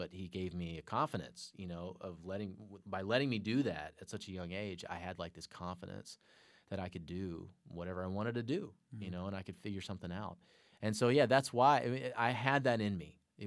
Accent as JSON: {"language": "English", "town": "Atlanta", "region": "Georgia", "country": "United States", "tie": "born or raised there", "said": "I'm an Atlanta Braves fan. I grew up in Atlanta, and we always hated the Astros."}